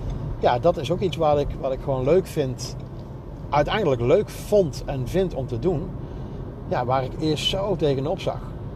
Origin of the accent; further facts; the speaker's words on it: North Brabant, Netherlands; accent: Brabant; Ik heb een Brabants accent wat altijd opvalt bij mensen. Van nou, die zachte G.